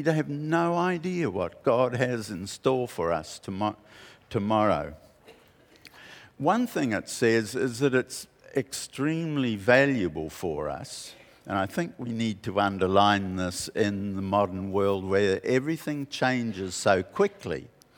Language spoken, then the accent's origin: English; Whangarei, Northland, New Zealand; I grew up here in Whangarei, and my family had a very simple batch down at Solomon's Point, Parua Bay, halfway down the harbour.